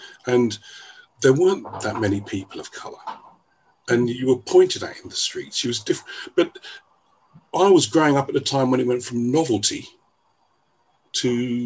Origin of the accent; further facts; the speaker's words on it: London, United Kingdom; I'm a Londoner. I'm close to Stamford Bridge.